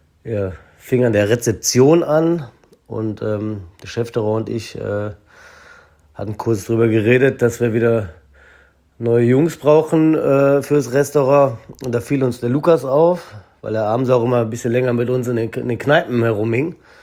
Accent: Cologne, North Rhine-Westphalia, Germany; Aber als Kölner tut es natürlich immer weh, wenn der Kollege nach Düsseldorf abhaut.

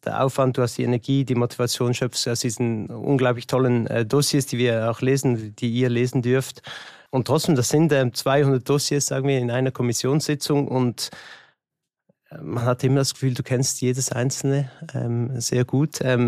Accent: United Kingdom; Ich bin ja auch Brite

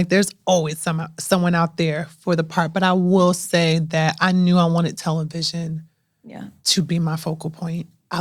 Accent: Newark, New Jersey, United States; Born and raised in Newark, so I was over there while all of this was happening.

